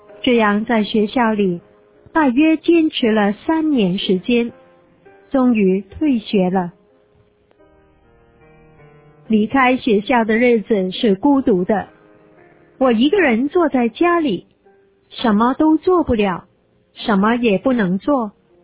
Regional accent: Henan, China; born there; 我出生在河南省一个偏僻的乡村，那里的贫穷和落后已是尽人皆知。而且我生在1956年

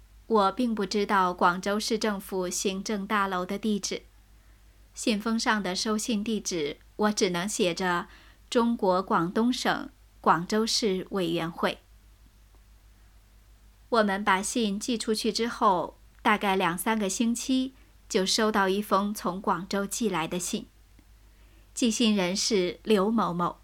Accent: Vietnam; 可能是受了母亲的影响，我虽然出生在越南，却不喜欢这里。我从小就盼望离开越南去外国读书。

